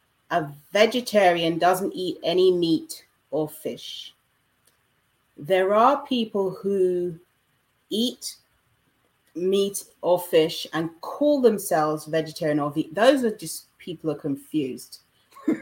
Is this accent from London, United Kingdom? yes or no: yes; London, United Kingdom; also born or lived in Jamaica; My parents are from Jamaica. They emigrated to the UK in the 50s and 60s, and I was born in London, and I've lived here ever since. I have lived in Jamaica from age 5 until I was 10.